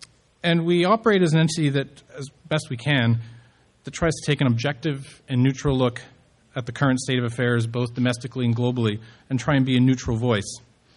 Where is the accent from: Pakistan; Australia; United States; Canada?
Canada; Toronto, Ontario; welcome you to Toronto, my home city. It's where I was born and raised, and it's still my hometown